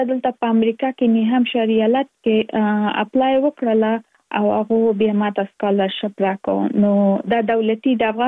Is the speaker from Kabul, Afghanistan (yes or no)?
yes; Kabul, Afghanistan; now in United States; زه اف کورس د افغانستان یم. په افغانستان کې زیږیدلې، لومړنۍ زده کړې مې په افغانستان په کابل کې ترسره کړې دي او وروسته لاغه لکه مونږ ټول چې یو مسافر شوی یم په امریکا کې، اوس په ورجینیا ایالت کې ژوند کوم.